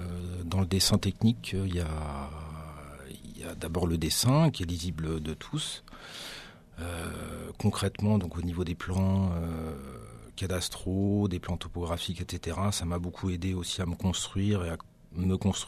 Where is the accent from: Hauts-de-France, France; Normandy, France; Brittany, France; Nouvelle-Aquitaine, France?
Brittany, France; je viens de Bretagne, un pays qui est un petit peu loin d'ici, en bord de mer.